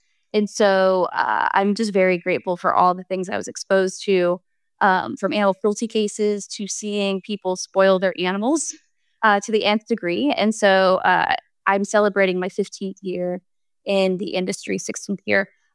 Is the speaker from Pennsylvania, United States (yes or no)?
no; Ohio, United States; When I was growing up in Ohio, I just thought I wanted to be a veterinarian and a ballerina.